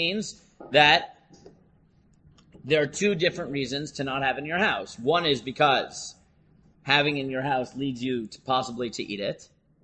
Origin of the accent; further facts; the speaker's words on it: New York City, New York, United States; now in Efrat, Israel; I grew up in New York. I now live in Efrat. I'm currently in Modi'in.